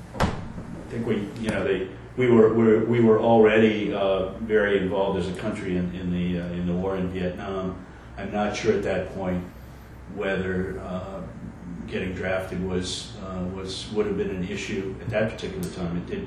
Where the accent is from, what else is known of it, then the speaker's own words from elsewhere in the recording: Newton, Massachusetts, United States; also born or lived in Cambridge / Boston; I was born in Cambridge, Mass. And grew up, first 8 years of my life, I lived in a section of Boston called Brighton, Mass. And then we moved to Newton, Mass, where I continued to mature and went to Newton High School